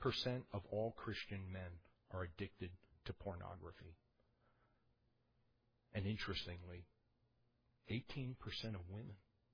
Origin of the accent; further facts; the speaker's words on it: New York City, New York, United States; When I was growing up in New York City, Times Square was a hellhole.